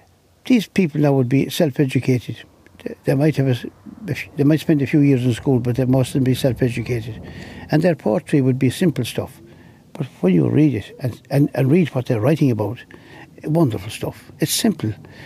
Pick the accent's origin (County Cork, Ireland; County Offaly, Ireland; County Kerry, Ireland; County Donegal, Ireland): County Kerry, Ireland; Dingle; born there; I remember when I was young, I was born in Dingle in a pub.